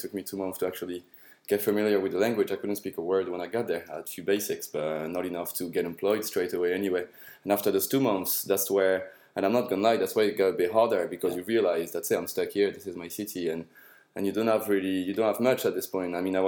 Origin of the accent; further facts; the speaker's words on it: Toulouse, Occitania, France; moved away as an adult; now in Liverpool, United Kingdom; I'm from Toulouse, born and raised for 20 years. I left when I was 20 years old, and I also moved in Liverpool.